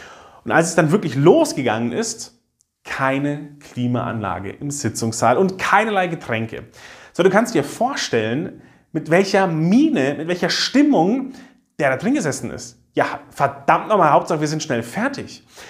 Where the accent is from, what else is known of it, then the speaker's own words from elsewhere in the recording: Pfaffenhofen an der Ilm, Bavaria, Germany; In meiner Heimatstadt Pfaffenhofen an der Ilm stand bei einer Partei dieser Satz